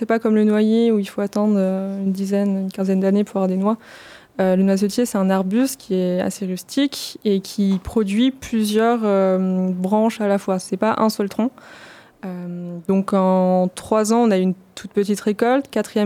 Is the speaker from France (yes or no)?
yes; Loudun, Nouvelle-Aquitaine, France; Non, on est de Loudun.